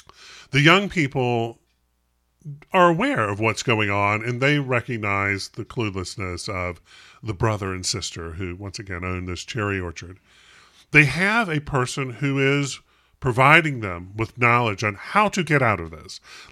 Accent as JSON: {"language": "English", "region": "North Carolina", "country": "United States", "tie": "born or raised there", "said": "And of course, Steve, I grew up in North Carolina. I'm not even sure we read things down there."}